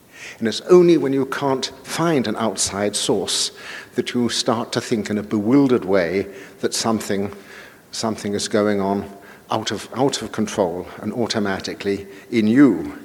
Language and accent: English; London, United Kingdom; when I grew up in London, libraries were my home and my education.